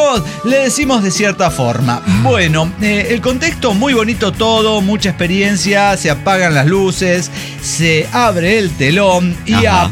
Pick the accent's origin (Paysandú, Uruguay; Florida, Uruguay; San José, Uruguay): Florida, Uruguay; mucha paz en Florida